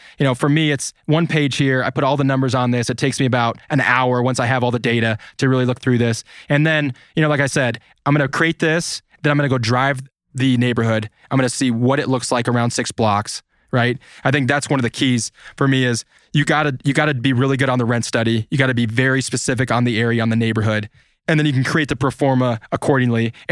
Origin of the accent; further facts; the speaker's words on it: Midwest, United States; I'm very frugal. I'm from the Midwest.